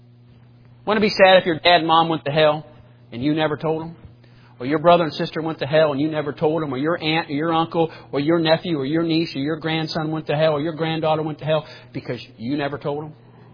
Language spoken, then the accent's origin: English; United States; who don't want Jesus Christ, who don't want me as an American, who don't want me as a white man